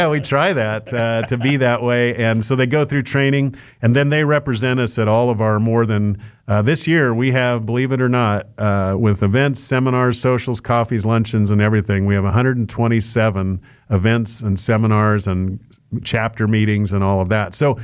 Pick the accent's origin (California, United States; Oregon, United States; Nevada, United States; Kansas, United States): Kansas, United States; Hillsboro; Yeah, Hillsborough, Kansas, home of Tabor College.